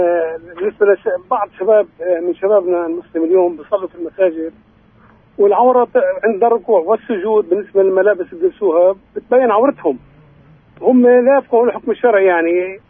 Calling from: Jerusalem, Palestine

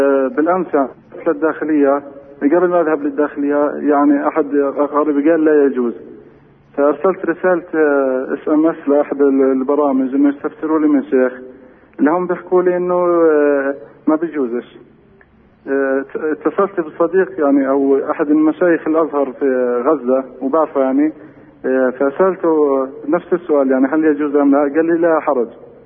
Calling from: Hebron, Hebron Governorate, Palestine; من الخليل.

